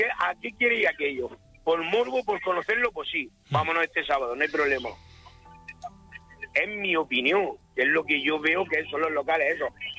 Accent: Alicante, Valencian Community, Spain; yo soy de Alicante

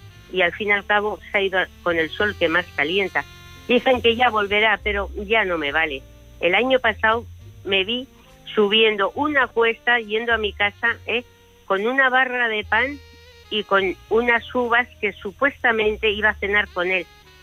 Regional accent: Basque Country, Spain; Yo soy del País Vasco, mis padres, son gallegos porque realmente emigraron a San Sebastián, me adoptaron

